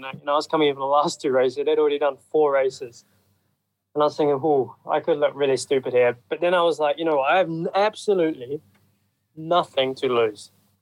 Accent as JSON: {"language": "English", "country": "New Zealand", "tie": "born or raised there", "said": "one of my best friends actually, Mitch Evans, you know, we grew up together in New Zealand."}